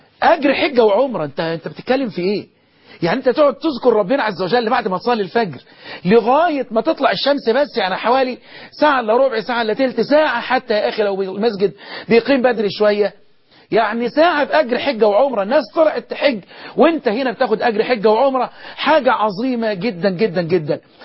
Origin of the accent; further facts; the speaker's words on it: Egypt; بلدنا مصر